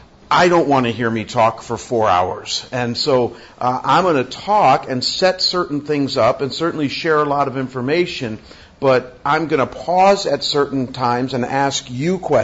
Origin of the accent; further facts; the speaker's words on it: United States; Because I'm not European. I'm obviously American.